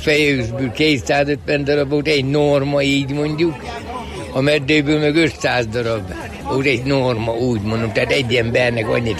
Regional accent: Balmazújváros, Hajdú-Bihar, Hungary; born there; Balmadújvárosban születtem.

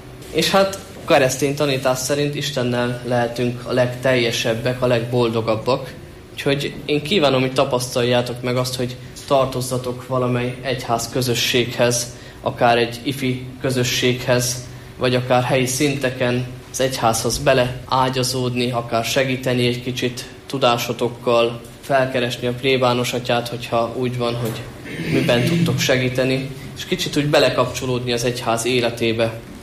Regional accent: Gyöngyöspata, Heves, Hungary; Gyöngyöspatáról származom, általános iskolámat részben ott helyben, részben pedig itt Gyöngyösen az egyes iskolában végeztem, majd pedig elkerültem Esztergomba

